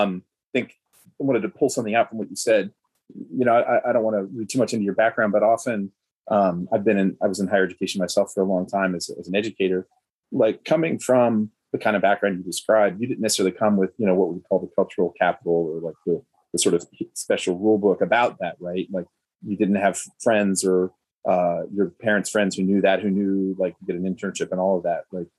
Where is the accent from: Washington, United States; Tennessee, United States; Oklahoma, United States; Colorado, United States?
Tennessee, United States; also born or lived in Bethlehem; I'm from Tennessee originally. So my accent might come out, but I lived in Bethlehem for 4 years right after college.